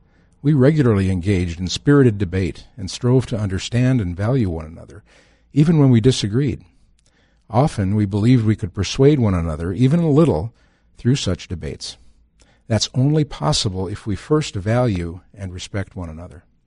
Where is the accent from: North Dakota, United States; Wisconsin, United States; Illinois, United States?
North Dakota, United States; we didn't really see it then in my home state of North Dakota.